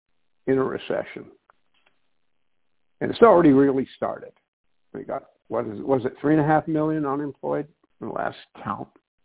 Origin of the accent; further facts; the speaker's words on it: England, United Kingdom; moved away; I'm from England originally, came here on the Queen Mary